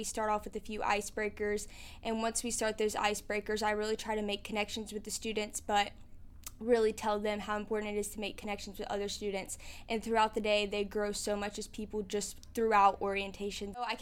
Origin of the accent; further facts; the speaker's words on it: Ocean Springs, Mississippi, United States; I'm from Ocean Springs, Mississippi.